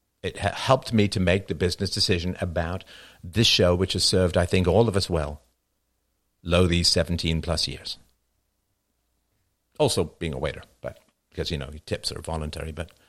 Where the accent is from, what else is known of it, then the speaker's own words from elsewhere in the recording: England, United Kingdom; because I grew up in England